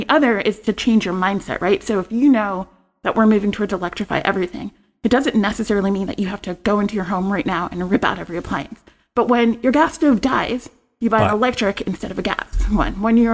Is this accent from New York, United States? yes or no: yes; New York City, New York, United States; I grew up in New York City. I grew up riding transit.